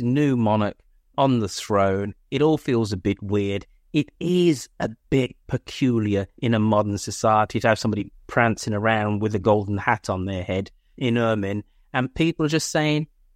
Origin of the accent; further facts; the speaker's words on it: United Kingdom; number one, I am British